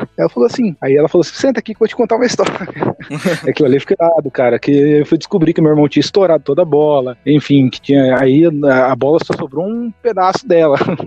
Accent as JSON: {"language": "Portuguese", "town": "Curitiba", "region": "Paraná", "country": "Brazil", "tie": "born or raised there", "lives_now": "Minas Gerais, Brazil", "said": "é que eu tenho 23 anos, eu moro em Minas Gerais atualmente, nascido e criado em Curitiba, mas hoje eu moro em Minas Gerais."}